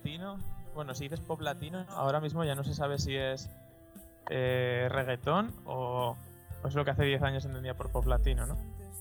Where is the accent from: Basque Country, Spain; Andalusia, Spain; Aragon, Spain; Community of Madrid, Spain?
Aragon, Spain; Zaragoza; Nosotros somos de España, de una ciudad al norte que se llama Zaragoza.